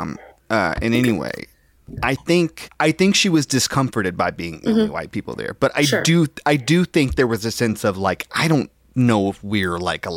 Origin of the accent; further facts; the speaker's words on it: the South, United States; I could shamefully report plenty of racist things that I overheard and experienced as a child growing up in the South.